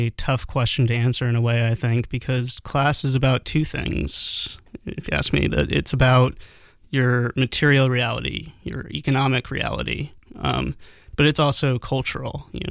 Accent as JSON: {"language": "English", "region": "New York", "country": "United States", "tie": "born or raised there", "lives_now": "Portland, United States", "said": "I came out here shortly after all that happened. I grew up in the New York area, so I was looking for a lower cost of living."}